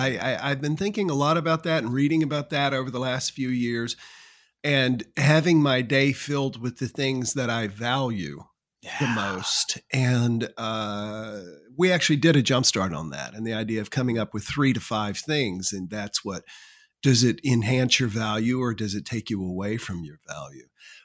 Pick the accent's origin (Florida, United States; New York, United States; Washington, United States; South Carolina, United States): South Carolina, United States; also born or lived in Charlotte / Wilmington; I grew up in South Carolina, lived in Charlotte, lived in Wilmington, and we used to go to Mule Days in Dunn.